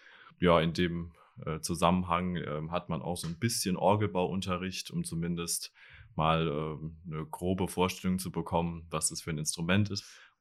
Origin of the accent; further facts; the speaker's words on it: Landau, Rhineland-Palatinate, Germany; born there; now in Bonn, Germany; ich bin 22 Jahre alt, gebürtig aus Landau in der Pfalz und bin dann auch, wie Frau Gänzler, nach Bonn gezogen für die Ausbildung